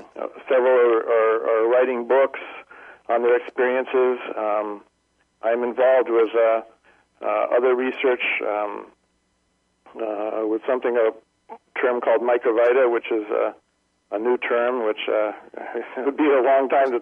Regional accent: New Hampshire, United States; and I'm actually from New Hampshire

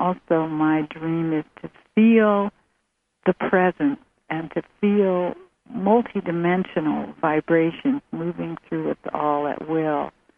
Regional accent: Canada; now in United States; I always thought, you know, America's kind of a crazy country. I come from Canada.

